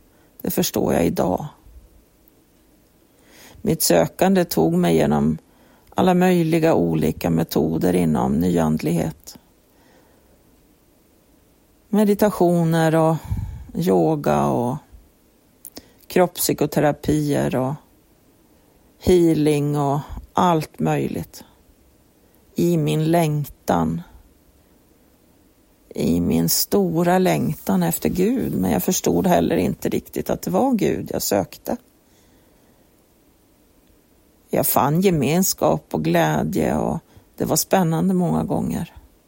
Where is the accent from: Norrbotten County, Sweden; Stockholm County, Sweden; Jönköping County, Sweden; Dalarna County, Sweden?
Norrbotten County, Sweden; Kiruna; och jag kommer från Kiruna.